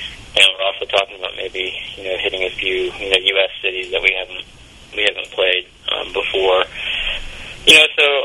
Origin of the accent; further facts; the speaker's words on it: Athens, Georgia, United States; we're from Athens, Georgia, which is about an hour and a half outside of Atlanta, and, you know, there's no metal scene at all here, really